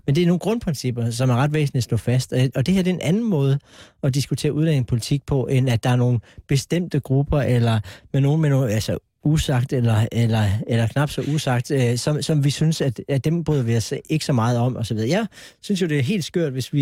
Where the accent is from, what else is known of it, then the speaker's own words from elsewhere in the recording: Jutland, Denmark; det må jeg sige, at jeg er fra Jylland